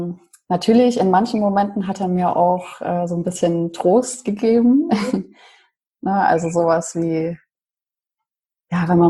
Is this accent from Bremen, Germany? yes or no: no; Leipzig, Saxony, Germany; Also ich komme ja ursprünglich aus Leipzig.